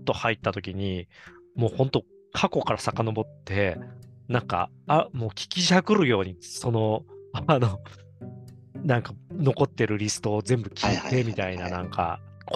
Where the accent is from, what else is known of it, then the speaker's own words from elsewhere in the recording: Saitama, Japan; 埼玉県出身ですけど、埼玉のラッパーね